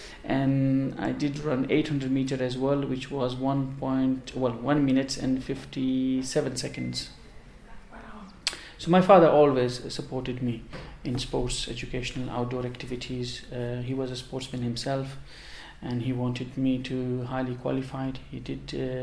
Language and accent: English; Quetta, Balochistan, Pakistan; also born or lived in London; I'm from Pakistan, a province called Balochistan. Lived all my life there. Brought up in Quetta, one of the capital city of Balochistan. And did all my education back home, except my Master in Business Administration, which I did in London.